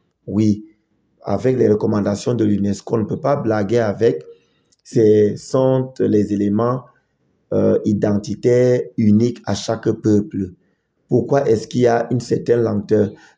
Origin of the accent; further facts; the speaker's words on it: Cameroon; Chez nous au Cameroun, c'est LCN.